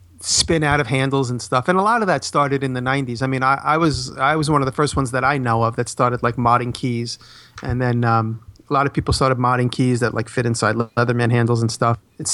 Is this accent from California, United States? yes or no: no; New York, United States; because I'm from New York, everybody always assumes I'm like a mafioso